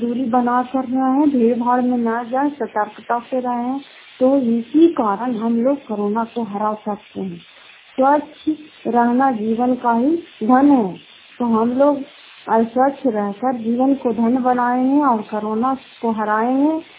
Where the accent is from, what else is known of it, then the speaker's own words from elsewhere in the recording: Fatehpur, Bihar, India; घर फतेहपुर, पंचायत मकरौता, जिला नालंदा, प्रातःवा ब्लॉक की निवासी हूँ।